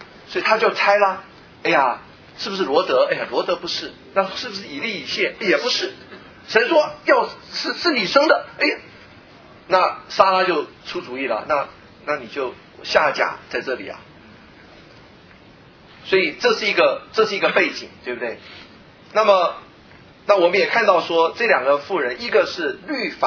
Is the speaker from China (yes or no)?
yes; China; 那么我们中国人，或我们通常对恩典的领会